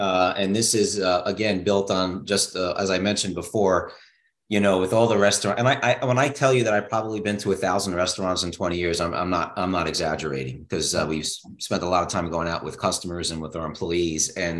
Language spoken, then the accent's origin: English; New York, United States; now in Maryland, United States; Coming from New York, I'm originally from New York, where local really means nothing to people because people are from all over the place.